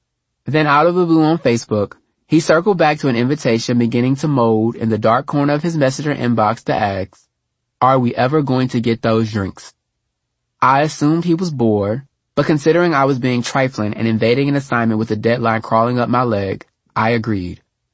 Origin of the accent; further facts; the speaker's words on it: Texas, United States; I am from Texas, and after living in Los Angeles for a few years, I now know that Tex-Mex is nothing like Mexican food found in any other region of the country. Like most Texans, I think our way is the best way.